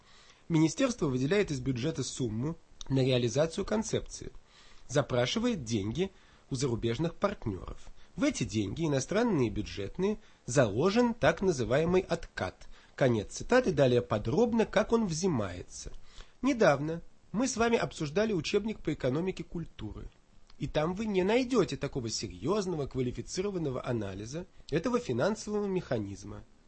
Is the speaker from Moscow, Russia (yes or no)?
yes; Moscow, Russia; я коренной москвич, с горечью и болью за свой город